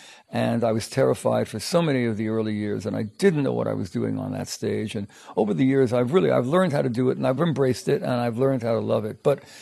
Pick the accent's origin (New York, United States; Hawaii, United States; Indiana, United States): New York, United States; I come from New York, and before the performing and record career hit, I was in the pits of all the Broadway theaters.